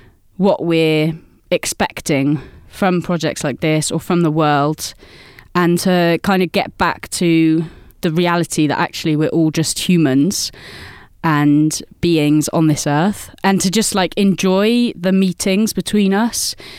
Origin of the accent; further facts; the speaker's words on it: South West England, United Kingdom; I'm from Dorset.